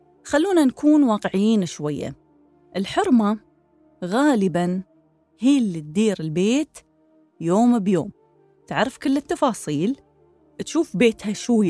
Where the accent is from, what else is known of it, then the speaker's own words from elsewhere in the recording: United Arab Emirates; في بيوت وايد عندنا في الإمارات